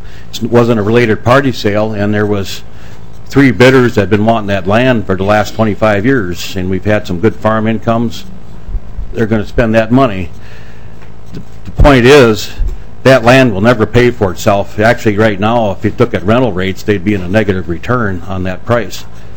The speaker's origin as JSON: {"language": "English", "town": "Lisle", "region": "Minnesota", "country": "United States", "said": "I'm from the Lisle, Minnesota, and we're in the very southern end of the state. In fact, our farmland borders the state line"}